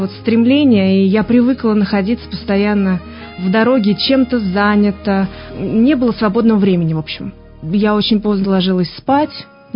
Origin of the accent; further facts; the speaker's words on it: Penza, Penza Oblast, Russia; also born or lived in Kamenka; Родилась я в Каменке, пошла в музыкальную школу, закончила уже музыкальную школу в Пензе, потому что в возрасте 11 лет я переехала.